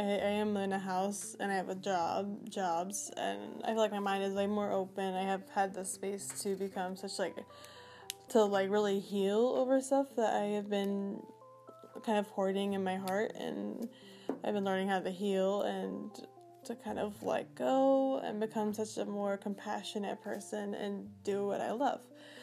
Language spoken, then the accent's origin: English; Phoenix, Arizona, United States; now in Brantford, United States; born and raised in Phoenix area, Arizona, currently living in Connecticut State and Brantford.